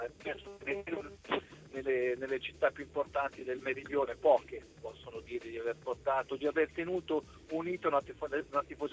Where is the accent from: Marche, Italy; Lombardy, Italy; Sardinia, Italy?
Marche, Italy; Ancona; io lo dico da Anconetano